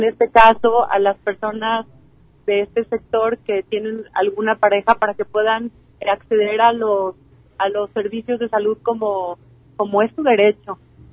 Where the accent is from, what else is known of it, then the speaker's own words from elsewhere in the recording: Jalisco, Mexico; somos salteños, somos jaliscienses, somos mexicanos